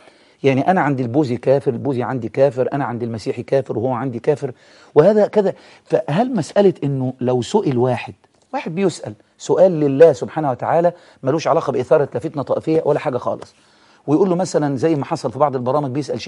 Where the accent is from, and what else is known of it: Egypt